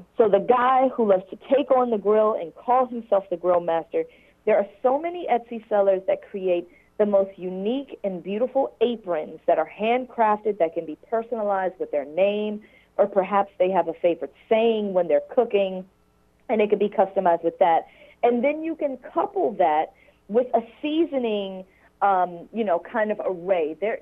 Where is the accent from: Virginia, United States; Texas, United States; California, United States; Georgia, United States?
Virginia, United States; And let's say, like, my home state is Virginia. So I do like to support a lot of the local makers in Virginia.